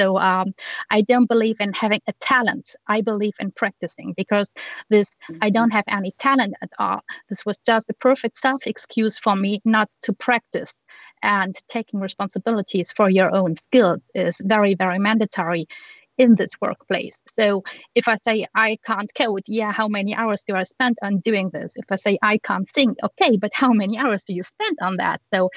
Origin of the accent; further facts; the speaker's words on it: Germany; now in Belgium; I'm from Germany, currently living in Belgium.